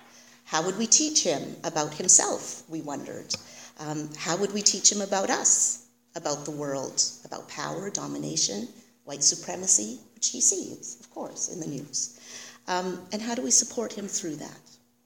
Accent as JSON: {"language": "English", "region": "British Columbia", "country": "Canada", "tie": "born or raised there", "said": "I was born in British Columbia, and I lived in lots of different places there. Some of those places had Jewish communities. Victoria, where I consider home"}